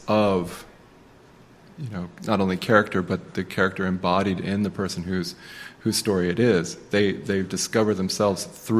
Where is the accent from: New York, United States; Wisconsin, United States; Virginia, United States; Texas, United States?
Virginia, United States; born there; also born or lived in Iran / Germany / Buckinghamshire, United Kingdom / Idaho, United States; I was born in Virginia, but my father was a Navy man, and we moved all over the world. I lived in Iran and Germany and just outside of London in Buckinghamshire, and then Idaho.